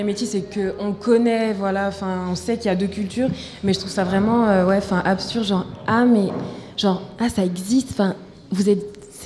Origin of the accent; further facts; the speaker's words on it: Switzerland; quand je dis je suis suisse, c'est peut-être que j'ai pas envie de rentrer en matière, et du coup, je suis suisse